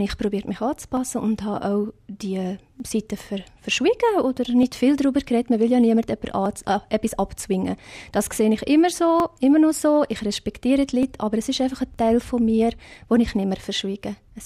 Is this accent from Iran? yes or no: no; South Africa; German is a second language; now in Switzerland; Ich bin schon recht Walliser geworden. Aber ja, Südafrika ist noch fest im Herzen.